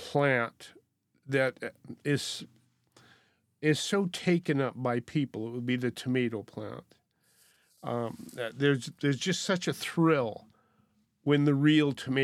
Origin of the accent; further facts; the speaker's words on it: Montana, United States; And I'm from Montana, land of Montana hard red winter wheat, you know, which used to be the best.